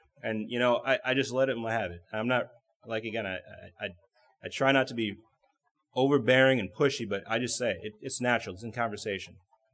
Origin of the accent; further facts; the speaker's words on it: Chesterton, Indiana, United States; I've known guys back home, not so much here, but I'm from Chesterton, Indiana. Where Indiana is a big Bible Belt over there.